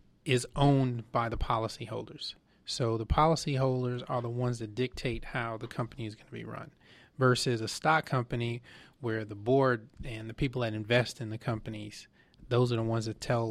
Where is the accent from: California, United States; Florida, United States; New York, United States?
New York, United States; Brooklyn; moved away as an adult; also born or lived in Rhode Island; now in Atlanta, United States; Originally, I'm from Brooklyn, New York, like we talked about. I attended college in Rhode Island, Johnson & Wales University, and I got to Atlanta in 1989.